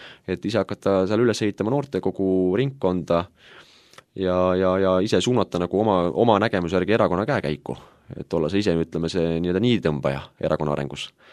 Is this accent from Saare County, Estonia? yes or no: no; Kaalepi, Järva County, Estonia; Jah, ma olen pärit Albu vallast, peaaegu Vargamäelt, selline küla nagu Kaalepi, kust on ka saad samast lähedalt pärit